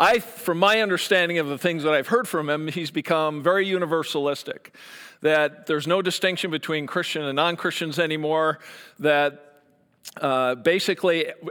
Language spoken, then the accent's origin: English; Canada; and I'm Canadian, so for those of you who don't know that, that's why I say stuff like that.